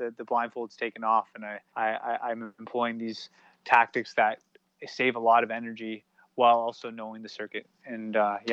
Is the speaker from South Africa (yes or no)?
no; Canada; because I'm not from Europe. I'm from Canada. I don't know the roads as well as a lot of guys who have raced in Europe since they were kids.